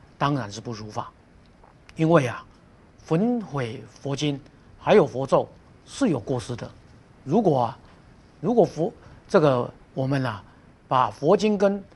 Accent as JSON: {"language": "Chinese", "country": "Taiwan", "said": "那这个是盛行于这个中国还有我们台湾这边呢"}